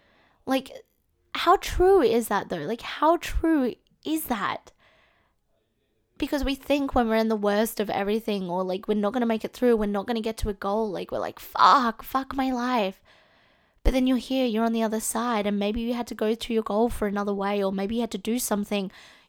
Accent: Australia; can't tell by my accent, I am from Australia.

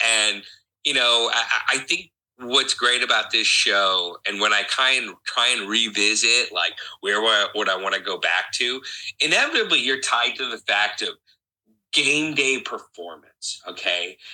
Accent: Midwest, United States; because I grew up in the Midwest, and it just reminds me of that.

